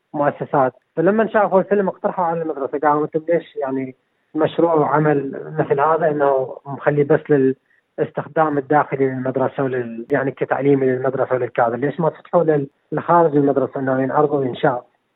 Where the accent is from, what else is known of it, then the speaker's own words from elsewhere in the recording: Iraq; accent: Iraqi; مثل أحد بلهجتنا العراقية نقول ما نقدر ننبل على العلة.